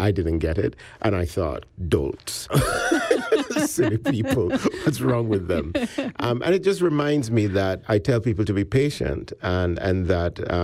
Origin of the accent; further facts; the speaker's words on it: Jamaica; also born or lived in Ghana / United States / Canada; I was born in Ghana, in Africa, I grew up in Jamaica, I've lived in the U.S., and I've lived in Canada.